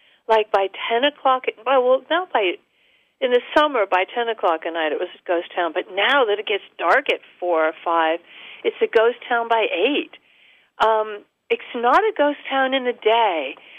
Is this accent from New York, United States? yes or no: yes; Woodstock, New York, United States; also born or lived in Ithaca; My hometown was Ithaca. Well, I grew up in Woodstock, but then at 17, we moved to Ithaca